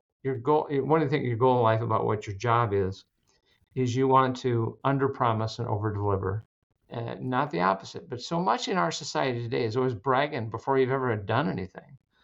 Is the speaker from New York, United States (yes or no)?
no; Mitchell, South Dakota, United States; I'm from Mitchell, South Dakota.